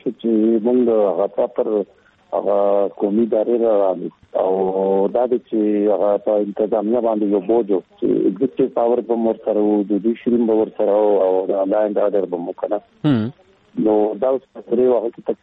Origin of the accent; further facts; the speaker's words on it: Landi Kotal, Khyber Pakhtunkhwa, Pakistan; د لنډي کوتل کې پیدا شوی ما خپل ایجوکیشن هم لنډي کوتل کې کړی، او بیا د پېښور نه راغلم دلته